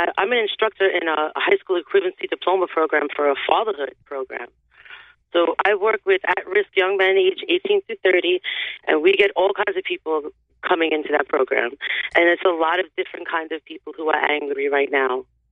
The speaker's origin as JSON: {"language": "English", "town": "Brooklyn", "region": "New York", "country": "United States", "tie": "born or raised there", "said": "I grew up in Brooklyn, and my old neighborhood right now is a lot different."}